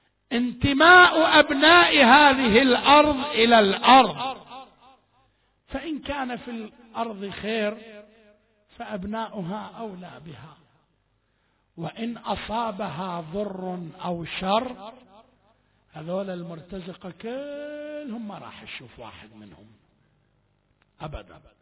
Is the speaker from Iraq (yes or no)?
no; Bahrain; ولا هذا بس البحرين، هذا بيتك، هذا ولد، ما نقول ولدك، ما نقول بيتك